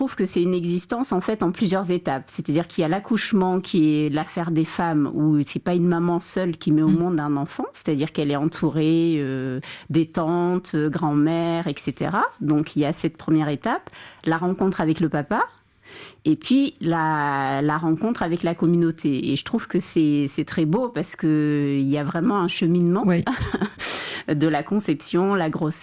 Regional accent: Guinea; moi, je suis Peul de Guinée

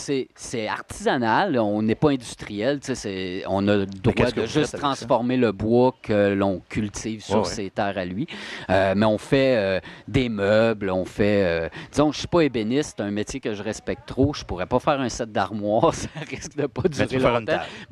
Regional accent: Quebec, Canada; born there; C'est en Mauricie, dans ma région natale.

